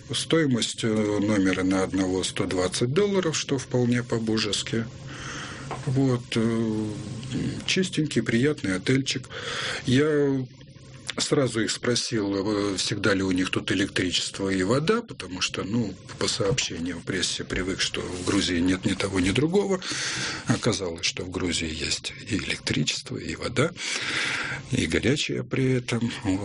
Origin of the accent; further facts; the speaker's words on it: Russia; Ну, у меня московские номера на машине. И наклейка на машине, что «рус». Я из России приехал.